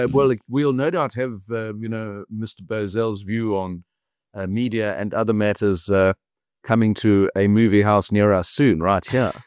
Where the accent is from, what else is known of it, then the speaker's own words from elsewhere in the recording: South Africa; Well, I'm a South African liberal, probably.